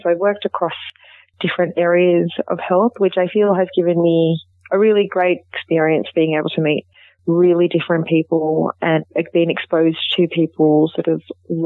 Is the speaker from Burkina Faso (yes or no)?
no; Canberra, Australian Capital Territory, Australia; I grew up in Canberra, born and raised in Canberra. My parents are of Indian background